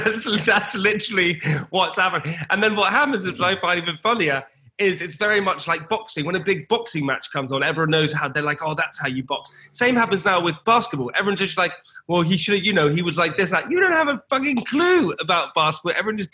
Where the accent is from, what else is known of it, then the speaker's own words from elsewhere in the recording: United Kingdom; And actually, being British, it feels like it's quite mean